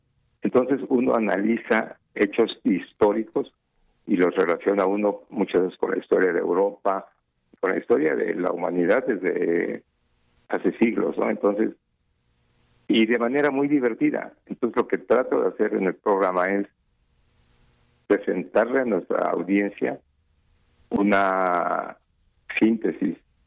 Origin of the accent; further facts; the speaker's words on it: Mietitlán, Veracruz, Mexico; born there; Yo nací en Mietitlán, Veracruz